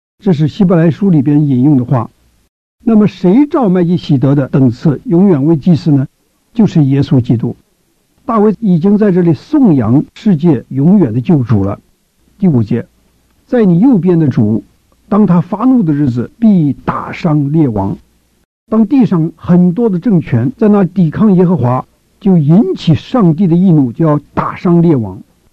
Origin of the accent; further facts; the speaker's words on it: China; 我们中国人呢，这个王子都是派出去啊，作为这分封之王啊，做诸侯。